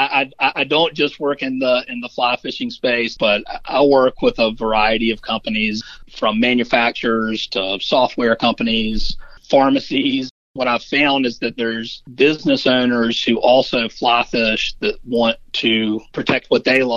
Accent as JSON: {"language": "English", "town": "Savannah", "region": "Georgia", "country": "United States", "said": "Well, I'm from Savannah, Georgia, originally, and after college, I worked at a guest ranch in Wyoming"}